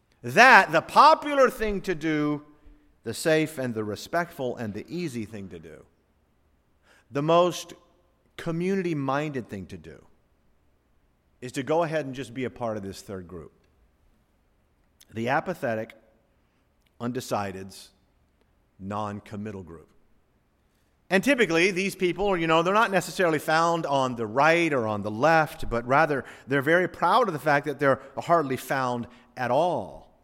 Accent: the South, United States; But I'm from the South, so it's Baal.

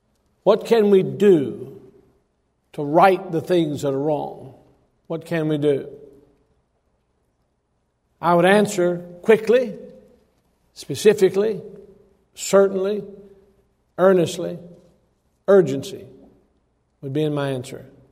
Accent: Alabama, United States; born there; now in Tennessee, United States; Well, I was born in Alabama, but I got to Tennessee as quickly as I possibly could.

